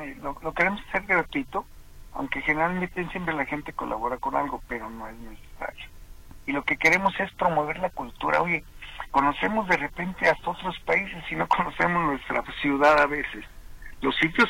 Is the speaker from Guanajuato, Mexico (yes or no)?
no; Guadalajara, Jalisco, Mexico; vamos a irnos al pasito, como se dice aquí en mi pueblo